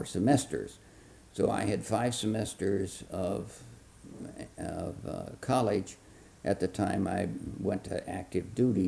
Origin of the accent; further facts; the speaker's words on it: Amboy, Illinois, United States; Well, I guess I grew up in Amboy.